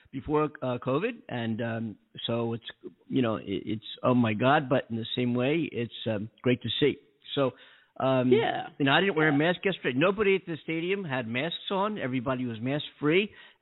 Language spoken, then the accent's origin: English; Philadelphia, Pennsylvania, United States; born or raised there; now in California, United States